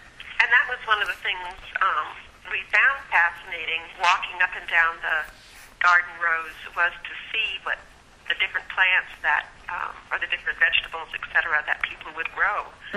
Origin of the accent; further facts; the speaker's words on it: New Mexico, United States; But I was originally from New Mexico